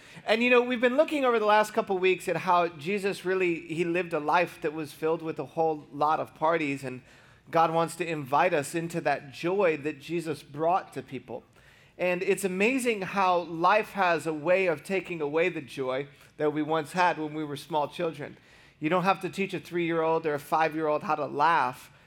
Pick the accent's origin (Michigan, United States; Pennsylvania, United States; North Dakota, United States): Michigan, United States; I grew up in Michigan, where like in June, it's warm. It's like the one month of the year you want to live in Michigan.